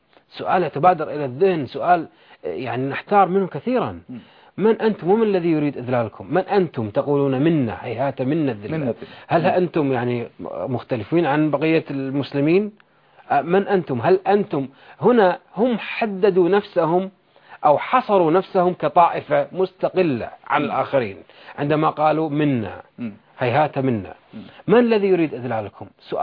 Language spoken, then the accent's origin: Arabic; Kuwait